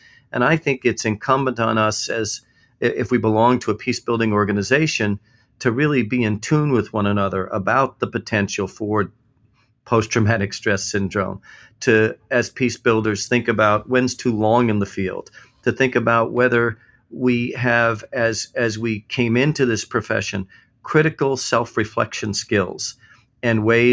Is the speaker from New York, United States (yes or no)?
yes; Brooklyn, New York, United States; given where I grew up in Brooklyn, New York.